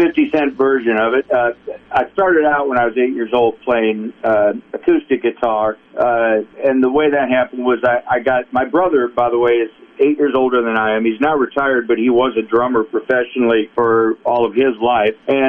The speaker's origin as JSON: {"language": "English", "town": "Lansing", "region": "Michigan", "country": "United States", "also_born_or_lived": "Detroit area", "said": "We relocated to the Detroit area because I was originally from Lansing, Michigan."}